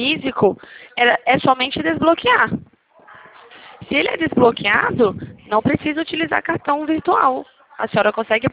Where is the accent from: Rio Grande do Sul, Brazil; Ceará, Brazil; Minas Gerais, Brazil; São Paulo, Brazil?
Minas Gerais, Brazil; Uberlândia; Minha terra natal.